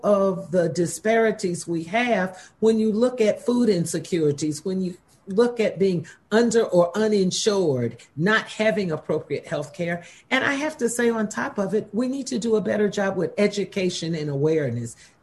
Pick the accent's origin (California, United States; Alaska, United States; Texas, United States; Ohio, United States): Ohio, United States; and I'm from Ohio, we had one of the highest infant mortality rates in the country.